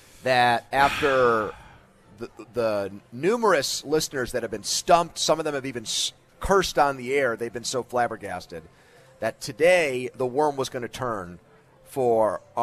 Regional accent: New Hartford, New York, United States; New Hartford.

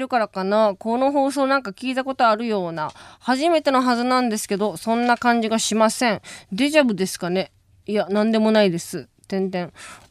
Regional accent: Kansai, Japan; 私関西人なんで

